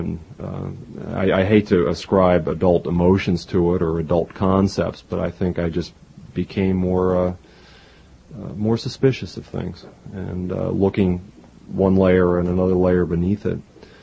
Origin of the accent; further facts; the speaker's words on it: Garrett Park, Maryland, United States; also born or lived in Washington; I grew up in Garrett Park, Maryland. I was raised in Washington, born there.